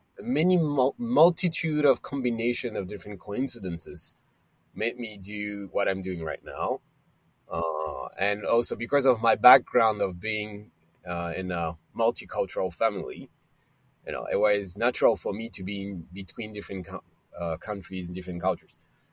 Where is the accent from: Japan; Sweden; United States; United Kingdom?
Japan; Tokyo; So I'm a French and Japanese mixed. I'm born and raised in Tokyo. I just spent 4 years in Paris for my university, but otherwise I've always been in Tokyo.